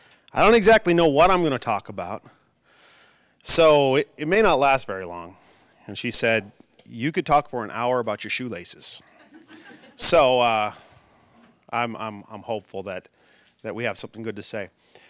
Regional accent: Bismarck, North Dakota, United States; moved away as an adult; also born or lived in Wichita, Kansas; now in Texas, United States; I grew up in Bismarck, North Dakota. Graduated high school and college in Bismarck, North Dakota. And so we've been moving to Texas.

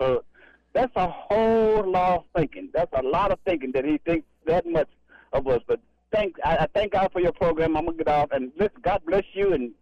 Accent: Tennessee, United States; I live in Texas. I'm not sure your program is from where you live in, but I'm originally from Tennessee.

